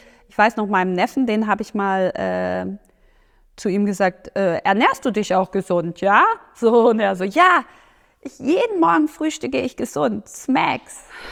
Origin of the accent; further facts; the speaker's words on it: Baden-Württemberg, Germany; born there; ich hier gebürtige Schwäbin